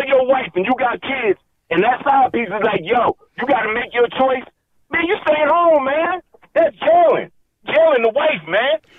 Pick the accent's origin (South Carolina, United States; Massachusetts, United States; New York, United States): New York, United States; I'm originally a New Yorker, man. I live in this area now, obviously.